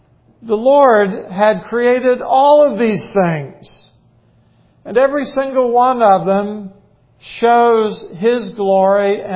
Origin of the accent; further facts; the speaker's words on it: Maryland, United States; also born or lived in Ohio; When growing up in the East Coast in Maryland and then pastoring in Ohio, we saw a lot of snow.